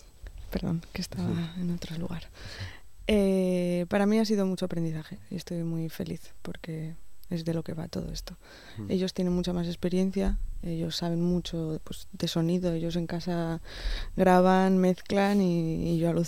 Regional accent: Santoña, Cantabria, Spain; Santoña, Cantabria.

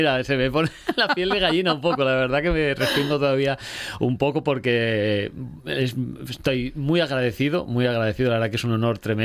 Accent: Pravia, Asturias, Spain; Soy de Pravia, no soy objetivo en este caso

